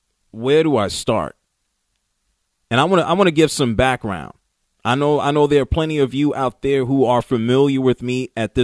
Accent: New York City, New York, United States; now in Atlanta, United States; I am originally from New York City, where I did part-time on WFAN. I came down to Atlanta, Georgia

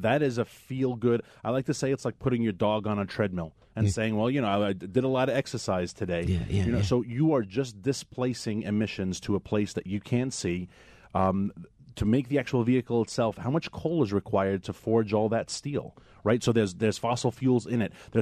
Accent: Rockaway, New York, United States; I grew up in Rockaway. You know Rockaway Beach, of course.

